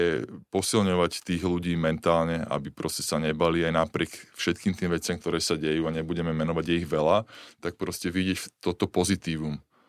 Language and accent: Slovak; Pezinok, Bratislava Region, Slovakia; sme vyrastali v Pezinku, mohol som ísť za kamarátov, mal som bratrancov po kope, boli sme rodina